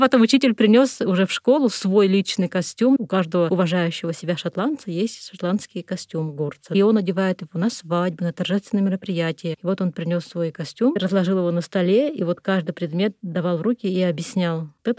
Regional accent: Siberia, Russia; Я говорю, вот из России, там, из Сибири.

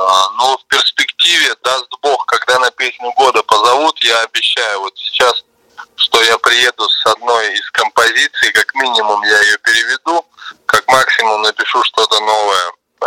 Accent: Gomel, Gomel Region, Belarus; also born or lived in Kazan, Russia; now in Moscow, Russia; Я родился в Казани, жил долго в городе Гомеле, 15 лет. Сейчас 12-й год, живу уже в Москве, поэтому я, наверное, гражданин Советского Союза.

